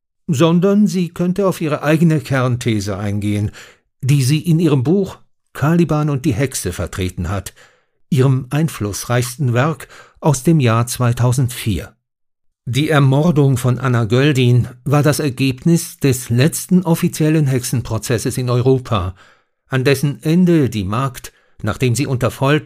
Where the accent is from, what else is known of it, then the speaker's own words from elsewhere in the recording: Switzerland; in der Annahme, dass ich als Schweizer Experte für die Schweiz sei.